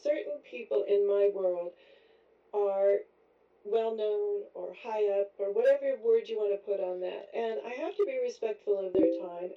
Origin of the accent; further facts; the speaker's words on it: Oregon, United States; I'm from Oregon, and most people, sometimes people don't even know where Oregon is. It's above California.